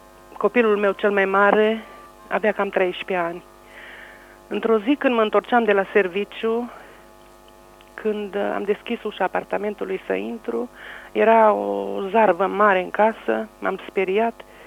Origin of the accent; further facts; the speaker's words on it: Gilău, Cluj County, Romania; sunt din Gilău, am 52 de ani